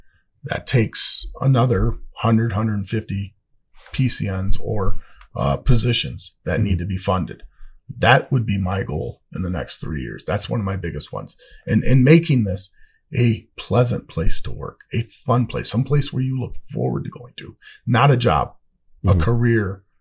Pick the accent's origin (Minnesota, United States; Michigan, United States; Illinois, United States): Michigan, United States; I grew up in Michigan and my idea of Mexican food was chichis, if you ever heard of that or remember that.